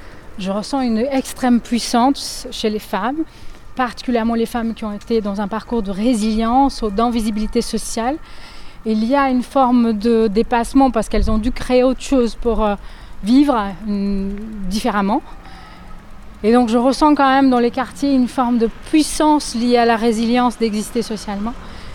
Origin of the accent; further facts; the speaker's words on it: Brazil; now in Lille, France; en arrivant à Lille... Je viens du Brésil et j'ai pas retrouvé vraiment.